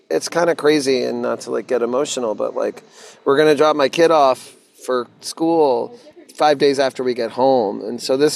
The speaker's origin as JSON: {"language": "English", "town": "Dallas", "region": "Texas", "country": "United States", "tie": "born or raised there", "said": "I grew up in Dallas. I grew up in the, you know, the place where they had the most chain restaurants per capita."}